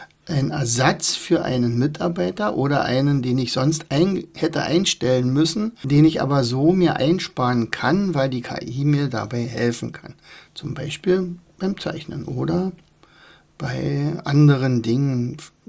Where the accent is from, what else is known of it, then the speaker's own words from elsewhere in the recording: Rauen, Brandenburg, Germany; Weil ich möchte beweisen, dass Rauen, also mein Heimatort hier, der bedeutendste der Welt ist.